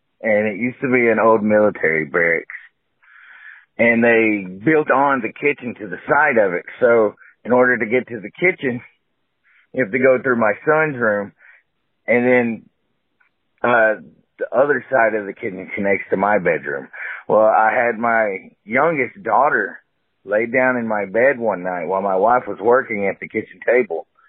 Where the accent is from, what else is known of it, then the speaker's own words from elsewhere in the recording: Texas, United States; I'm from Texas, if you couldn't tell by my accent.